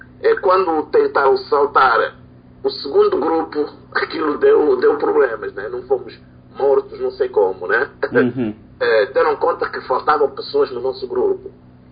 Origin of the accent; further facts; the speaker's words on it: Luanda, Angola; Nós, os crescemos em Luanda